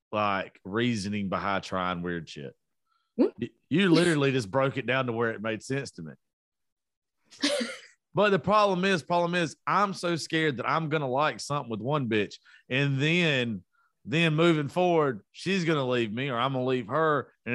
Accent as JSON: {"language": "English", "region": "Georgia", "country": "United States", "said": "I am from South Georgia."}